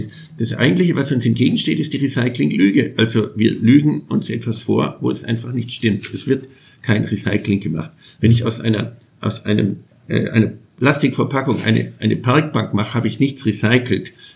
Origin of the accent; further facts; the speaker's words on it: Schwäbisch Gmünd, Baden-Württemberg, Germany; born there; Allein in der Stadt Schwäbisch Gmünd, wo ich geboren bin